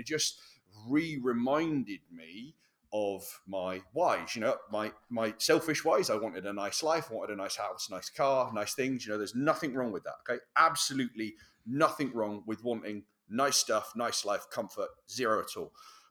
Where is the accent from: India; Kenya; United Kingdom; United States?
United Kingdom; I am, you know, proud of being British.